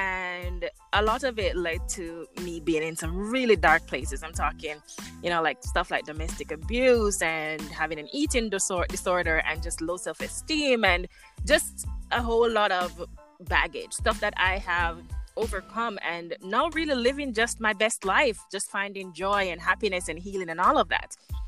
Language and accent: English; Jamaica; now in Toronto, Canada; You may hear a little accent. I am originally from Jamaica, born and raised. I am now living in Toronto, Canada, where I have been for the last 6 years.